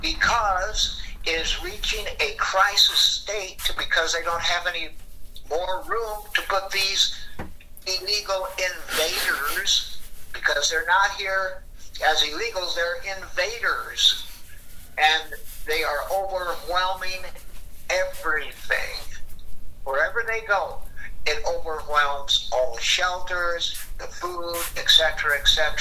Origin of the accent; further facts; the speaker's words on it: El Paso, Texas, United States; my hometown is El Paso, Texas. We used to go hunting up and down the Rio Grande River.